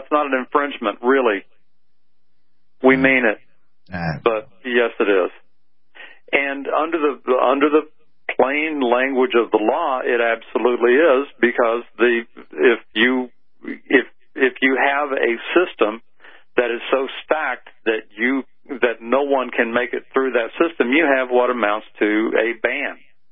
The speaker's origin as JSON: {"language": "English", "region": "Arizona", "country": "United States", "tie": "born or raised there", "said": "my home state of Arizona sits on the edge of the Ninth Circuit"}